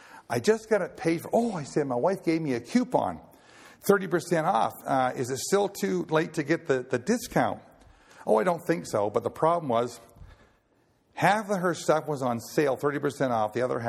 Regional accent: Lockport, Nova Scotia, Canada; I said, I can't believe you're from Lockport, the town of 1,000 people in Nova Scotia. Yep, that's where I'm from.

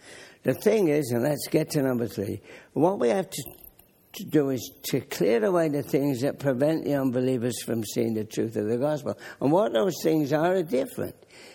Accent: England, United Kingdom; they know I come from England

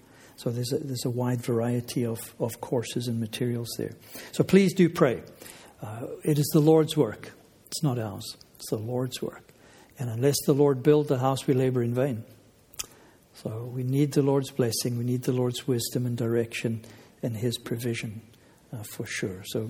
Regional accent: South Africa; now in Canada; My excuse is I grew up in South Africa, so we never had to learn French.

